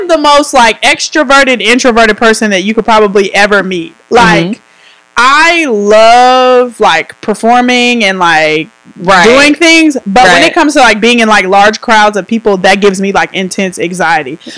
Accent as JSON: {"language": "English", "town": "Killeen", "region": "Texas", "country": "United States", "tie": "born or raised there", "said": "I've never been outside of Central Texas. Mm. I was born in Waco, raised in Killeen, came to college at Baylor, went to grad school"}